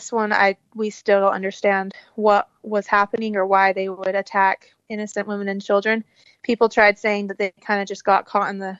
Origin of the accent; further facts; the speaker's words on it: United States; also born or lived in Mexico; I was actually born there, but I am American as well. And I mostly lived in the States.